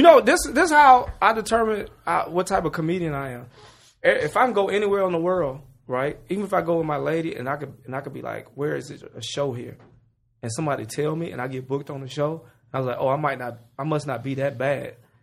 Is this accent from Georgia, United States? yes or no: yes; Georgia, United States; I'm from Georgia. We hate Alabama.